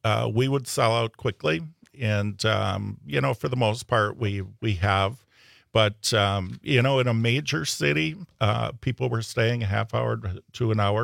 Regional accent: Rosendale, United States; grew up in Rosendale. That's my hometown.

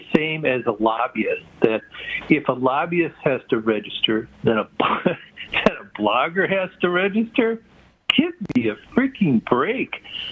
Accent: Wisconsin, United States; accent: Wisconsin; now in Oregon, United States; You notice I still have my Wisconsin accent.

